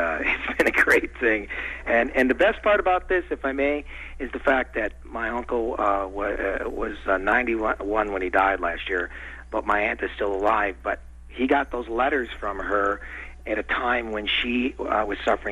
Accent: Buffalo, New York, United States; now in Reno, United States; I've lived in Reno for 34 years, but I came from the Buffalo Niagara Falls area, and I have a very large family.

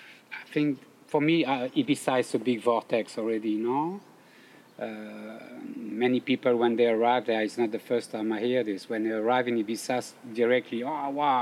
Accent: France; English is a second language; First, I have to say that I'm from France, but with a Mediterranean culture.

